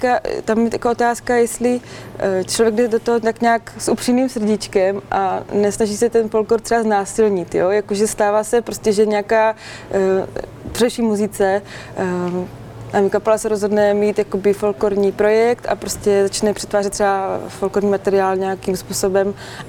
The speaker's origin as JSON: {"language": "Czech", "town": "Brno", "region": "South Moravian Region", "country": "Czechia", "said": "Já jsem paradoxně teda z města, já jsem z Brna, ale pocházím z rodiny, kde nás je 5 sourozenců a všichni jsme houslisti."}